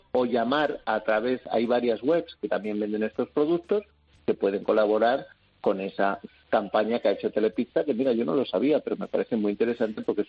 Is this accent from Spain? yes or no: yes; Villacastín, Castile and León, Spain; las monjas de mi pueblo. En Villacastín, en Segovia, en el frío Segovia